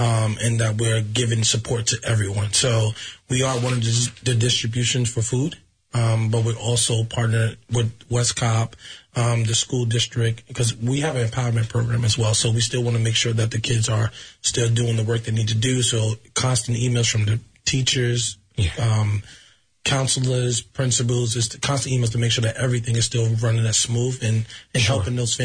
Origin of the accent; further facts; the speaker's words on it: New Rochelle, New York, United States; obviously. I'm from New Rochelle, born and raised from Trinity Isaac New Rochelle High School.